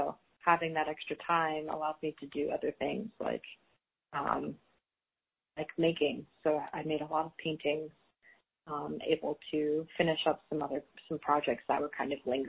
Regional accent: Connecticut, United States; I'm originally from Connecticut, from a very white town

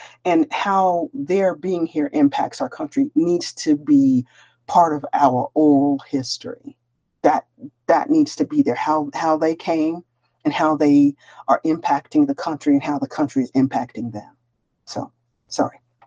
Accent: Denver, Colorado, United States; And I said, I was born in, Denver, Colorado. I'm from Denver, Colorado.

